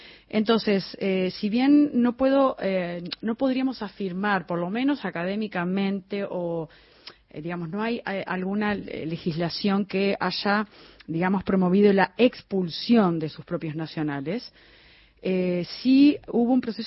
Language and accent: Spanish; Uruguay; Yo soy uruguaya.